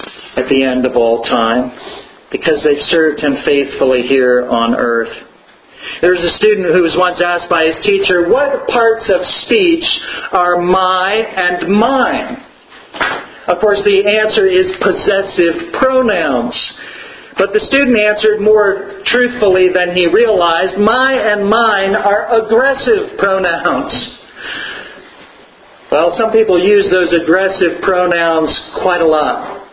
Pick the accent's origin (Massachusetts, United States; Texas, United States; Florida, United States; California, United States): California, United States; moved away as an adult; In 1985, when I left my hometown for the first time and all my friends and family in California to attend seminary in Princeton, New Jersey, a place I've never so much as visited before